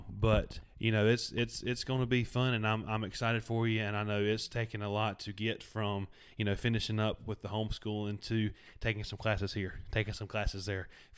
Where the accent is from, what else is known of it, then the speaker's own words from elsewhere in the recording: Wadesboro, North Carolina, United States; I'm in the Wingate Marshall area, and I'm from Wadesboro, and I'm about to be going down to Waxhaw.